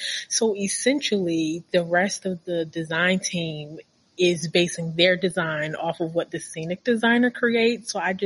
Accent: Baltimore, Maryland, United States; I'm from Baltimore, and I went to a really bad high school.

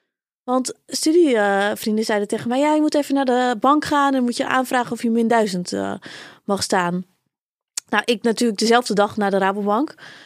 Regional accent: Nijkerk, Gelderland, Netherlands; also born or lived in Amersfoort; In Nijkerk. Dus dat is een boerendorpje vlakbij Amersfoort.

